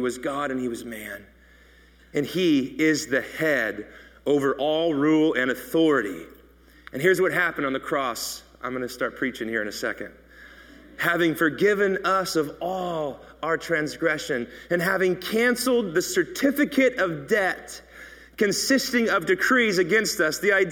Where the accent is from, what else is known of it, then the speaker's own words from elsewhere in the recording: the South, United States; Like I'm from the South, naked.